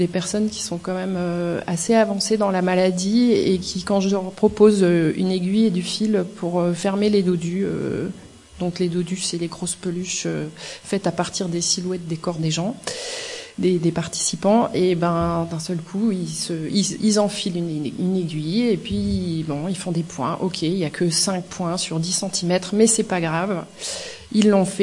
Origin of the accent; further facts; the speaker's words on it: Auvergne-Rhône-Alpes, France; moi, je suis de la Drôme.